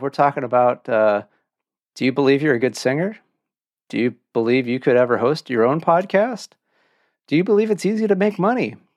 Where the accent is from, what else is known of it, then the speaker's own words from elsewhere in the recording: California, United States; moved away; It's because I grew up in Orange County, and that's the one thing I miss about living in Orange County is the beaches and the weather, man.